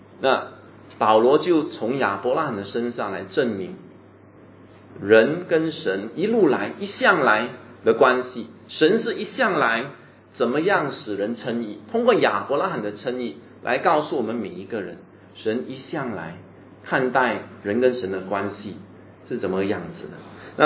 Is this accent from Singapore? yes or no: yes; Singapore; 我们身为新加坡人的那种价值观